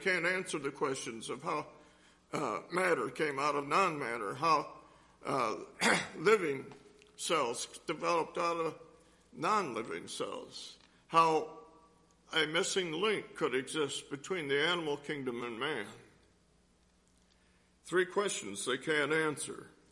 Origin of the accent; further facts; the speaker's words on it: Michigan, United States; Back in my home state of Michigan